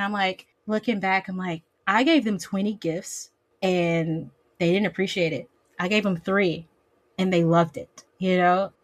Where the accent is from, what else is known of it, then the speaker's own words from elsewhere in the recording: Louisiana, United States; So, okay, I'm from Louisiana. So I actually live a few hours away from the port where the slave trade occurred.